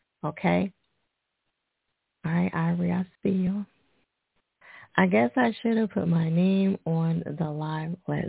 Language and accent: English; New Jersey, United States; He's from Jersey. Representing my home state.